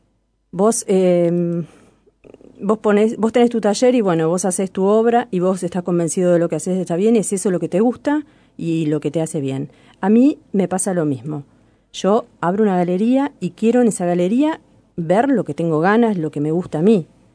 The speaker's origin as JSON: {"language": "Spanish", "town": "Cerro de las Cuentas", "region": "Cerro Largo", "country": "Uruguay", "tie": "born there", "said": "En Cerro Largo. 350 kilómetros. Pasas muy rápido y ni lo ves."}